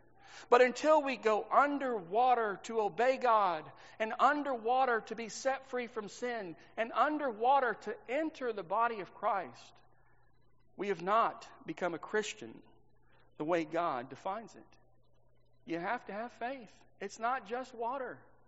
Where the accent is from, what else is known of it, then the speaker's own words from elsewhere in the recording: Texas, United States; This is stuff I grew up with in Texas.